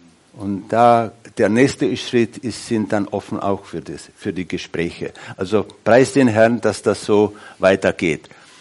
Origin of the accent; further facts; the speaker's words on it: Czechia; Aber bei uns in Tschechien ist das so, dass die Männer, die haben wenig Interesse um geistliche Fragen.